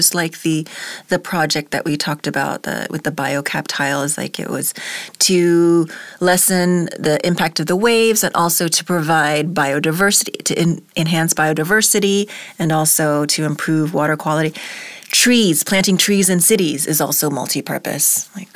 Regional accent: Miami, Florida, United States; Although we're leaving Miami, my hometown, I look forward to today's article.

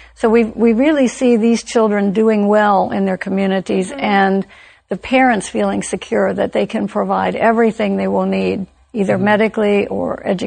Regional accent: United States; being an American, I was familiar with that.

